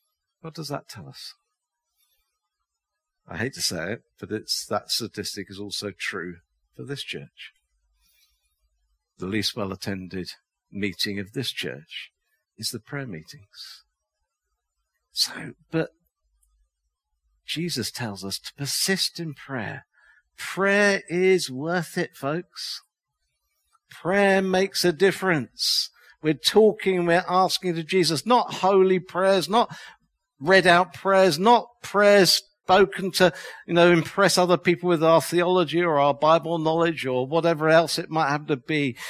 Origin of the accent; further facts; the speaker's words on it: United Kingdom; No, we're British here.